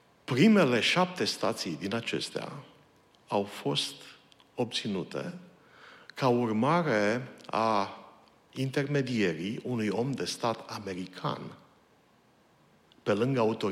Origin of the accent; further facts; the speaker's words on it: Suceava, Suceava County, Romania; în orașul nostru, Suceava, pentru că sunt originar din Suceava